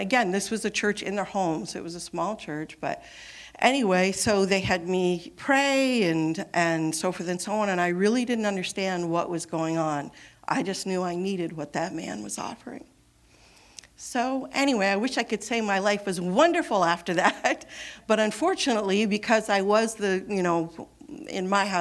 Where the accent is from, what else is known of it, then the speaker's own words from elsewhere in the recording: Vermont, United States; I grew up in Vermont.